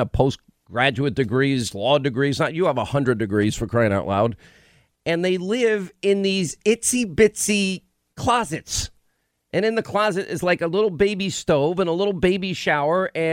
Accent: New York, United States; I grew up in New York. Here's what Long Island, New York is like.

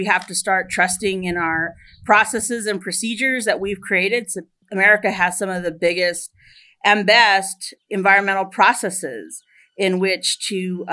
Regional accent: Superior, Arizona, United States; I was raised here in Superior, and I graduated from Superior High School in 1996.

